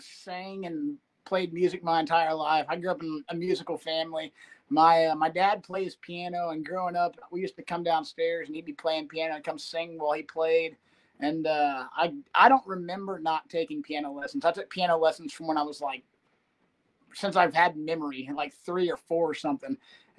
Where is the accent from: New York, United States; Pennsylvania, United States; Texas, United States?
Texas, United States; Austin; And so in high school, got a couple of my buddies together and we started playing music. And we're from Austin. And so we used to go play Sixth Street.